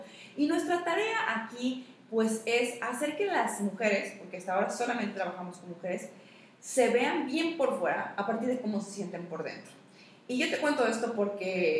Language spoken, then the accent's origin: Spanish; Yucatán, Mexico; yo soy la yucateca que ha ganado más concursos de belleza.